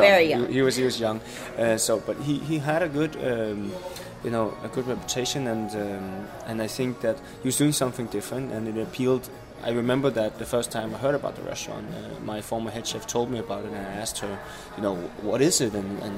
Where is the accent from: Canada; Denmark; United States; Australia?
Denmark; Capital Region; I grew up in a little bit like 35 kilometers outside Copenhagen.